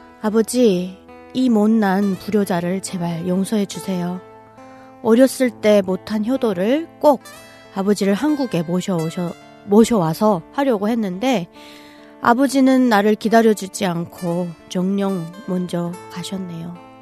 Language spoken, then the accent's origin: Korean; Pukchong, South Hamgyong, North Korea; now in South Korea; 네, 저는 함경 남도 북청에서 온